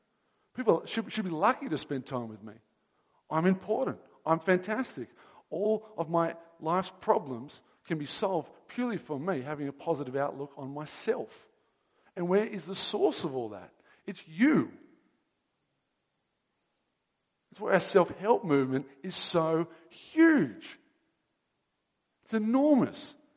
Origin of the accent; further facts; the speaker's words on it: Hornsby, New South Wales, Australia; I grew up in Hornsby